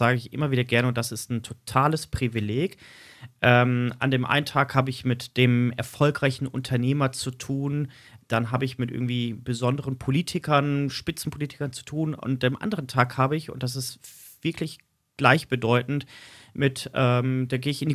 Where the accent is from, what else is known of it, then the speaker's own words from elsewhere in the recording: Essen, North Rhine-Westphalia, Germany; now in Greven, Germany; dass ich gebürtig ja nicht aus Greven komme, sondern ich bin ja in Essen im Ruhrgebiet aufgewachsen.